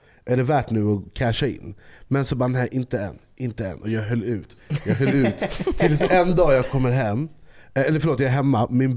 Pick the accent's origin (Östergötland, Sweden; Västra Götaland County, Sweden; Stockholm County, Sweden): Stockholm County, Sweden; Jordbro; Hemma hos mig i Jordbro där jag växte upp, där fanns det ett skåp.